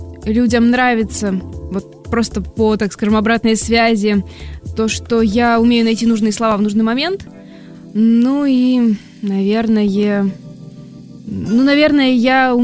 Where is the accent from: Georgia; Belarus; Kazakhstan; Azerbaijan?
Kazakhstan; born there; also born or lived in Chapaevsk, Russia; Я родилась в Казахстане, жила в Самарской области, в Чапаевске. И оттуда уже поступала в Москву.